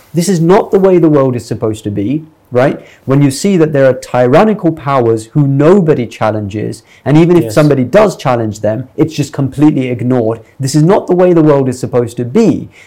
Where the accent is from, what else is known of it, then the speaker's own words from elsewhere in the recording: London, United Kingdom; because I grew up in London